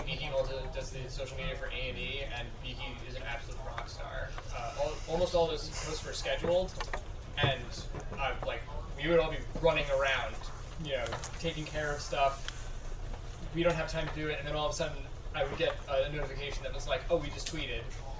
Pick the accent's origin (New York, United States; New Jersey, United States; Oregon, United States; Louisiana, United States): New York, United States; I don't have my badge on, but I'm a New Yorker